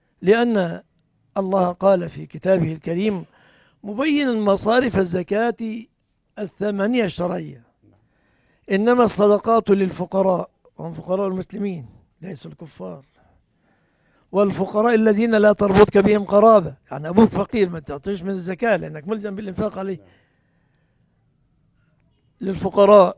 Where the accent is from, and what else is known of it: Egypt